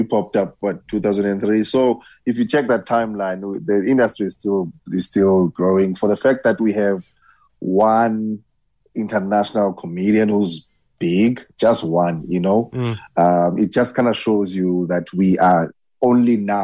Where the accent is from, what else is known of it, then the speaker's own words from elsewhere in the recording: Eastern Cape, South Africa; I was from Eastern Cape, and I went to go study in Cape Town